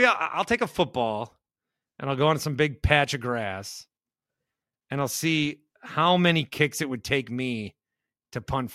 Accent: Chicago, Illinois, United States; Growing up in Chicago, it would have been like the coolest thing ever in the 80s

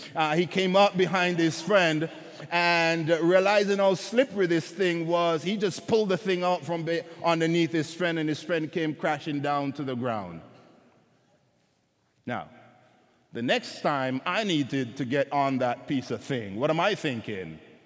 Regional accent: Jamaica; growing up in Jamaica, maybe it was just our family.

